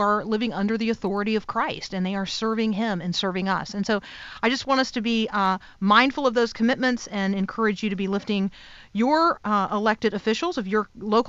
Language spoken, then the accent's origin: English; Tampa, Florida, United States; Now, I did grow up in Tampa, Florida, and so I know a little Spanglish, and there are some words that have been mushed together from English and Spanish that I can understand.